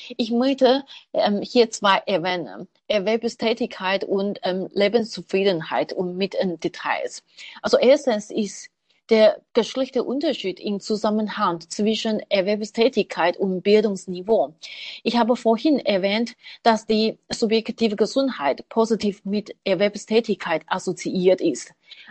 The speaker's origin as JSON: {"language": "German", "country": "Taiwan", "said": "Und Taiwan ist meine Heimat. Ich kenne mich hier gut aus, habe Familie, Freunde und Netzwerk hier."}